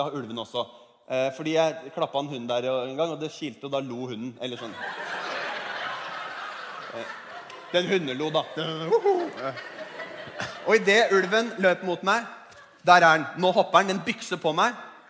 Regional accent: Geilo, Buskerud, Norway; Flå, som i Hallingdal, ikke så langt fra Geilo, der jeg kommer fra.

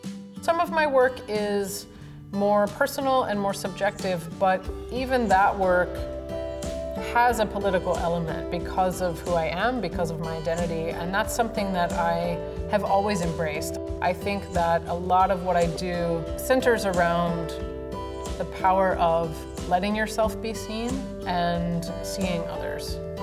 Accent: Little Rock, Arkansas, United States; I grew up in Little Rock, Arkansas.

